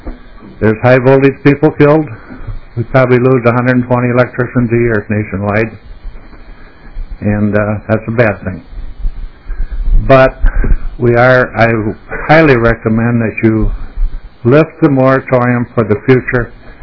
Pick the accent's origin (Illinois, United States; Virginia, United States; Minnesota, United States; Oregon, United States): Minnesota, United States; Rochester; I'm from Rochester. I'm an electrician.